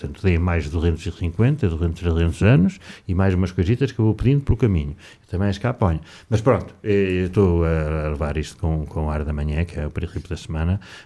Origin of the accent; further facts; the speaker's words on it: Coimbra, Portugal; porque sou de Coimbra